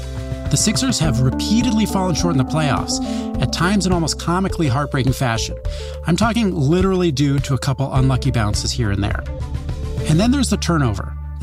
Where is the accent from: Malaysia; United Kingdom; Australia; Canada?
Canada; now in United States; I'm from Canada originally, and I have dual citizenship, Canadian and U.S., you know, and I have now been in the United States for 19 years. So soon I'll have lived in America for longer than I was in Canada